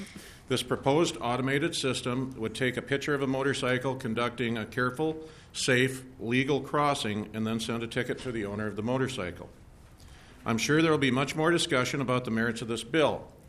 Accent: Belchester, Minnesota, United States; I'm from Belchester, Minnesota.

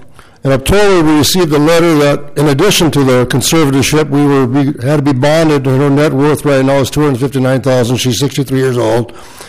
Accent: Melrose, Minnesota, United States; from Melrose, Minnesota.

